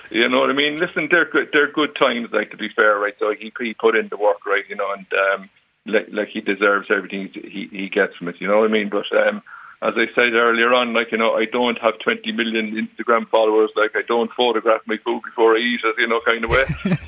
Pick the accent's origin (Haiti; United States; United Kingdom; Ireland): Ireland; Cork, Munster; like I'm from Cork and there's a bit of rebel grit and Irish grit